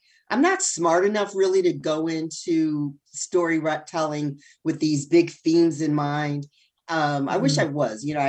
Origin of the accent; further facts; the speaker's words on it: Detroit, Michigan, United States; I'm from Detroit. And so I wanted to tell a Detroit story.